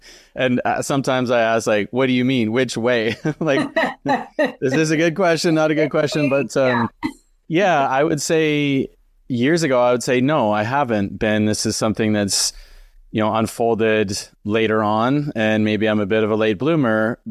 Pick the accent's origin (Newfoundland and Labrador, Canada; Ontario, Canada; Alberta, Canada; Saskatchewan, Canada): Alberta, Canada; growing up in Alberta and you drive all over the place, all over the province and in the winter and in the snow and the cold.